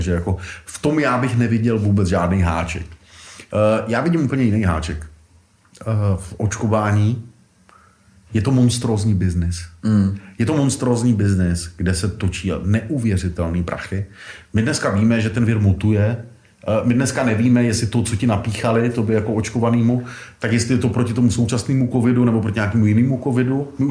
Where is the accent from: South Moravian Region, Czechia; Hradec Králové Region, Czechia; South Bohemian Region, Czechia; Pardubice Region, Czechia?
South Moravian Region, Czechia; Brno; Já jsem řekl rodilej Brňák a jezdím tam